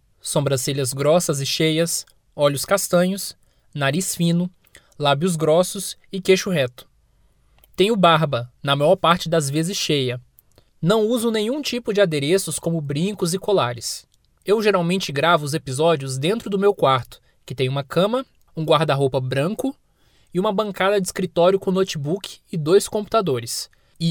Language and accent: Portuguese; São Paulo, Brazil; born there; now in Goiânia, Brazil; No momento em que gravo este áudio, tenho 24 anos. Nasci em São Paulo e resido em Goiânia, Goiás. Minha cor é o que chamam de pardo.